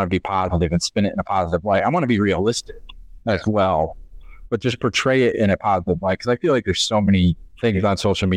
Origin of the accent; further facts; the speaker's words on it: Flint, Michigan, United States; I grew up in Flint, Michigan. So I'm a big Detroit Pistons fan